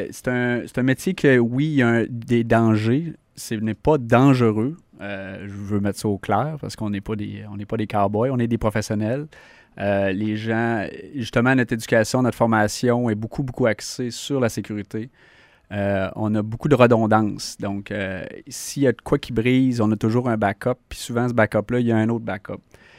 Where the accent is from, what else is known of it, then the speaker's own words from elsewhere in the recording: Mont-Sainte-Anne, Quebec, Canada; first language English; French is a second language; Puis moi, j'ai grandi au Mont-Saint-Anne, un endroit très touristique. J'ai grandi dans une famille anglophone, donc je parlais anglais.